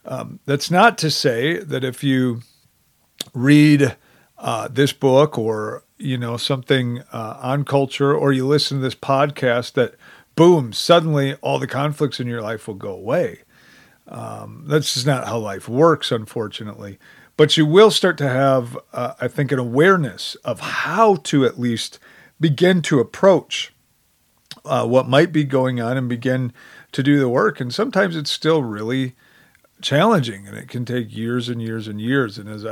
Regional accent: Midwest, United States; I betrayed the fact that I am from the Midwest by saying, "You betcha."

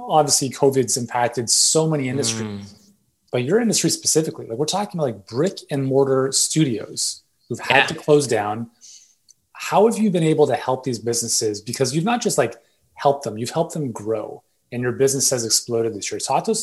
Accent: Canada; I'm Canadian

